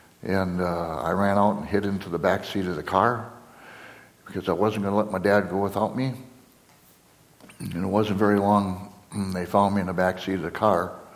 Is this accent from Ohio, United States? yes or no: no; Minnesota, United States; I'm from Minnesota, the southeastern part of Minnesota. Actually live on the border of Wisconsin and Iowa.